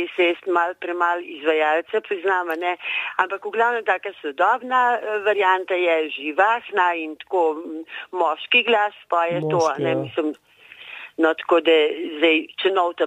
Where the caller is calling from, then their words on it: Kranj, Upper Carniola, Slovenia; Iz Kranja sem, prijateljica vašega radija